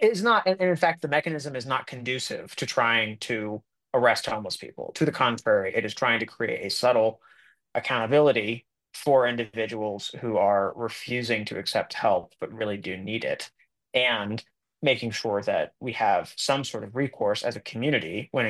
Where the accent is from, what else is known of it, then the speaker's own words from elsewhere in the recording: Utah, United States; the leading cause of death among homeless people in my home state, Utah, is overdose